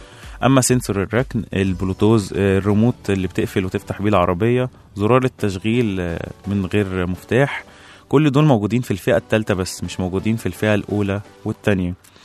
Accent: Egypt; وده طبعا لازم بيزيد عندنا في مصر مع الزحمة

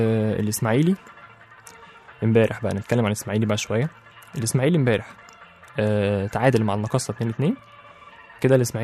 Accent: Upper Egypt, Egypt; أنا راجل صعيدي ولازم أخد حقي

